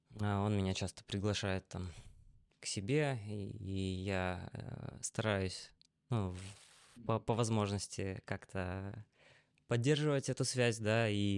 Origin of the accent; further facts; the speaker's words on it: Volgorechensk, Kostroma Oblast, Russia; Я родился в Костроме, вырос в небольшом городе в Костромской области Волгореченске, родился в творческой семье.